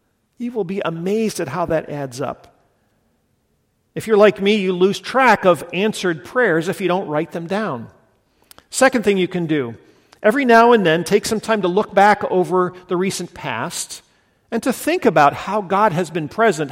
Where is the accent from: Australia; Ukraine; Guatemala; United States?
Guatemala; I grew up in Guatemala, and it's just profoundly formative in my life and my imagination